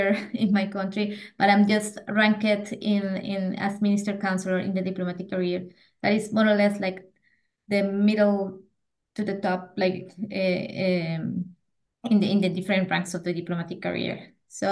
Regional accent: Colombia; English is a second language; I come from Colombia

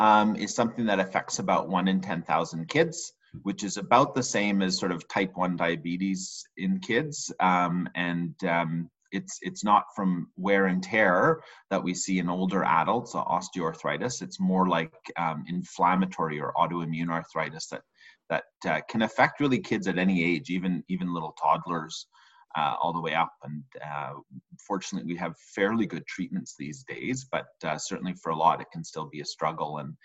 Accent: Vancouver, British Columbia, Canada; also born or lived in Stockholm, Sweden; Yeah, I was actually born in Stockholm, Sweden, but Vancouver's been home for me for over 30 years and grew up here.

